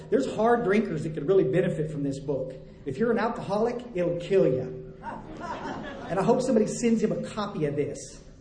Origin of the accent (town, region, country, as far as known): Texas, United States; born or raised there